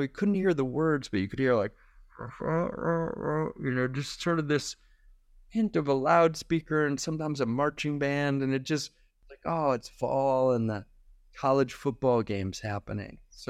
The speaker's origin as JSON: {"language": "English", "region": "Michigan", "country": "United States", "tie": "born or raised there", "said": "Snow, I grew up in Michigan"}